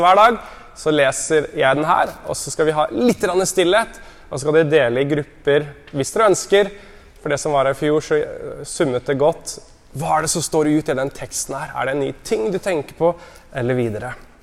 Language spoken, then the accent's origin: Norwegian; Grimerud, Innlandet, Norway; also born or lived in Oslo; nå bodde i Oslo, men nå vi flyttet tilbake en kilometer fra der jeg vokste opp på Grimerud